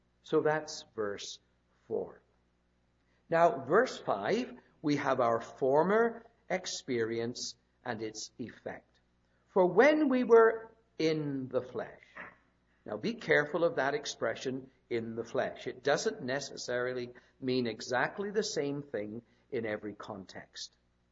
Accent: England, United Kingdom; moved away as an adult; now in Abbotsford, Canada; Not long after we came from England, back in 1974, we had a friend from England come and visit us.

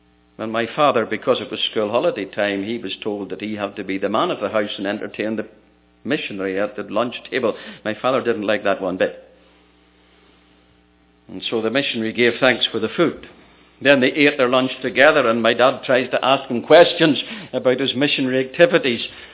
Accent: Ballymena, Northern Ireland, United Kingdom; a missionary had come to my hometown of Ballymena to give some talks

